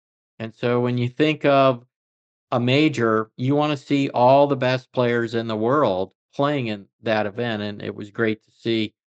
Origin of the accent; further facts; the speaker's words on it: Florida, United States; But I did, growing up in Florida, dream that it would be really cool if the first time I went to the Masters, I was playing in it.